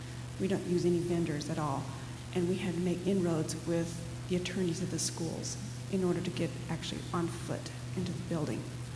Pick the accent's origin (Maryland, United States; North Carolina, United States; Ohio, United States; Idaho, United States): Idaho, United States; Yes, I'm from Idaho.